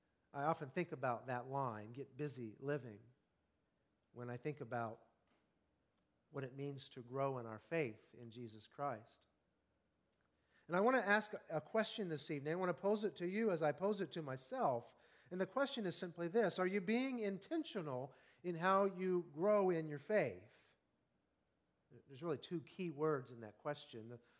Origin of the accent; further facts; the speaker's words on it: Ohio, United States; I grew up in Southeast Ohio, and over the past 25 years, I've grown accustomed to the flatlands of Central Ohio, but as a boy, I wandered the hills in my backyard in the woods.